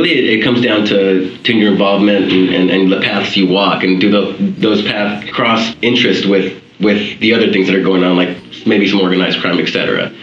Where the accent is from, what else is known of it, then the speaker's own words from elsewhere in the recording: Cicero, Illinois, United States; We grew up in Cicero, which is Al Capone, the Italian mobster's town, okay. Right? Once an Italian immigrant town in the mid-90s, Latino immigrant town.